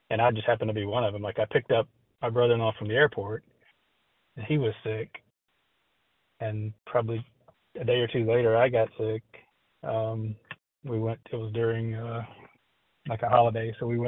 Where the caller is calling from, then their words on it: Atlanta, Georgia, United States; from Atlanta.